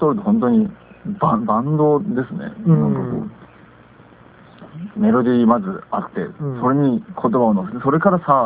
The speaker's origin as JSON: {"language": "Japanese", "town": "Hakodate", "region": "Hokkaido", "country": "Japan", "tie": "born or raised there", "said": "ちょうど、なんか、地元の函館に帰って"}